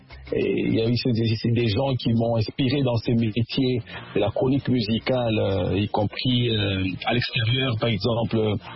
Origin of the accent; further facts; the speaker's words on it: DR Congo; now in Dublin, Ireland; je suis journaliste de la RDC, résident pour l'instant en Irlande, à Dublin, mais je suis tout le temps aussi à Kinshasa, là où j'exerce mon métier de journaliste.